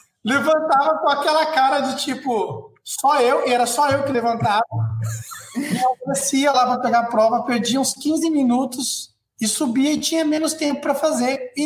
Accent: São Paulo, Brazil; Eu nasci em Itaquera. Cresci lá em Itaquera, Zona Leste de São Paulo

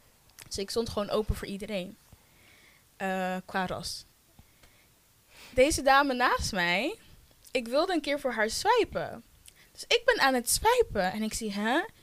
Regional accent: Cameroon; Ik kom uit Cameroen.

